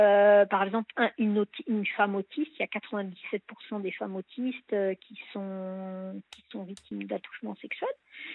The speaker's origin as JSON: {"language": "French", "region": "Normandy", "country": "France", "said": "Moi, je suis normande."}